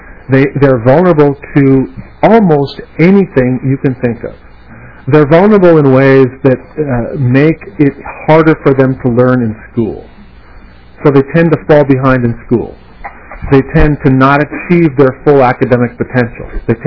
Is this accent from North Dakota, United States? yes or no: yes; North Dakota, United States; the thing that really makes me nervous is that you may find out I'm actually from North Dakota.